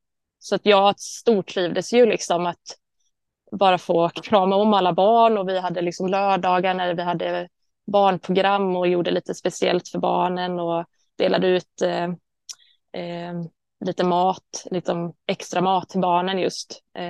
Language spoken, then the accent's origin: Swedish; Gothenburg, Västra Götaland County, Sweden; Och sen när jag flyttade från Göteborg för att läsa på Musikhögskolan